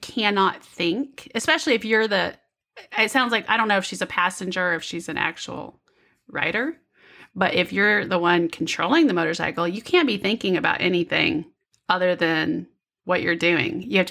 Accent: Kansas City, Kansas, United States; Because I'm from Kansas City, but I'm on the Kansas side.

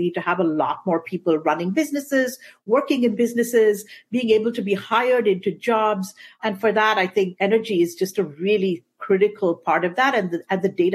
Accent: Bangalore, Karnataka, India; moved away as an adult; now in United States; I was raised in Bangalore in India, in the southern part of India. That's where I went to school before I came to the US to go to college.

